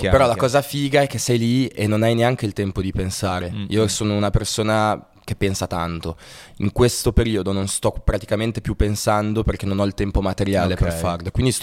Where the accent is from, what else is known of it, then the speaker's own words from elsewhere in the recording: Genoa, Liguria, Italy; now in Milan, Italy; io sono di Genova, okay.